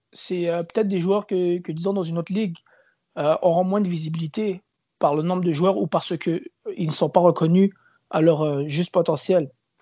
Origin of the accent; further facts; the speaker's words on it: Canada; Maintenant, ma réalité à moi, c'est que j'ai grandi au Canada.